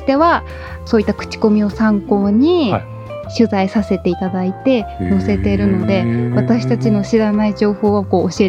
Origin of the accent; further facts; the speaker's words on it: Fukushima, Japan; はい、福島市の出身ですね。